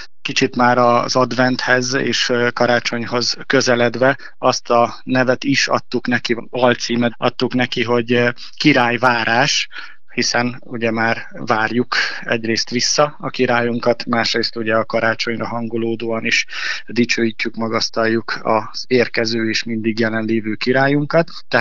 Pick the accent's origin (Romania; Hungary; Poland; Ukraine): Romania; Transylvania; én is palciumi erdélyi származású vagyok, egy városból származunk Mike Pállal